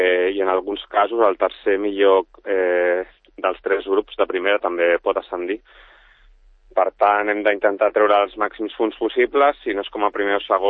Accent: Sant Cugat del Vallès, Catalonia, Spain; tot el primer equip som gent de Sant Cugat

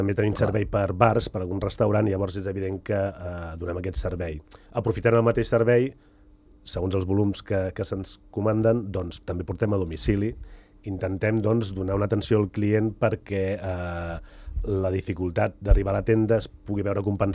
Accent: Sant Cugat del Vallès, Catalonia, Spain; no parlo només pels que som de Sant Cugat

